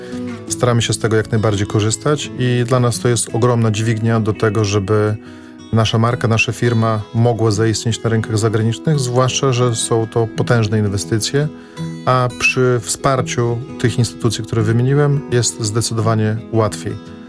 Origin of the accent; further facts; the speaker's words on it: Białystok, Podlaskie Voivodeship, Poland; jesteśmy z Białegostoku i że jesteśmy z Podlasia, bo uważamy, że to jest walor, tak, że jesteśmy ze wschodu, że jesteśmy stąd właśnie.